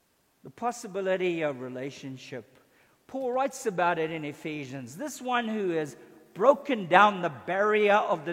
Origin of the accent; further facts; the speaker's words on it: Zimbabwe; He lost his life 500 miles away from where I grew up in Rhodesia, in Ndola.